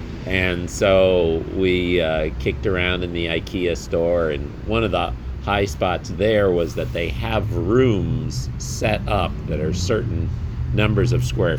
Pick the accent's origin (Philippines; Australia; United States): Philippines; Manila, Metro Manila; because I grew up in the Philippines in Manila